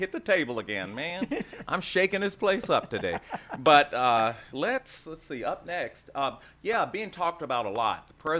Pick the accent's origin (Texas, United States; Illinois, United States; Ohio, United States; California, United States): Texas, United States; And by the way, my home state of Texas, Governor Abbott will not be attending the Republican convention